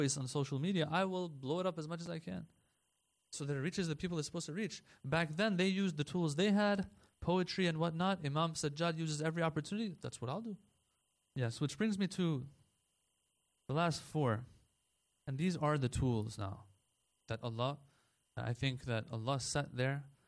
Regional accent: North Carolina, United States; Growing up in North Carolina, we had to drive all the way to Washington, D.C., Maryland to get our hands on some halal chicken.

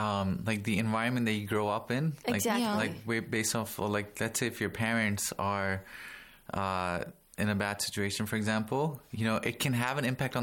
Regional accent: Pakistan; I'm a student here and I'm studying in Hoza. I'm studying psychology and originally I'm from Pakistan, but I've lived in different countries.

